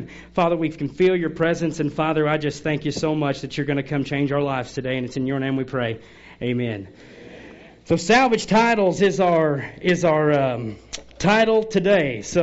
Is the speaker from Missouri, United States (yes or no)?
yes; Missouri, United States; I'm from the Show Me State of Missouri, and man, you guys need to send us some rain.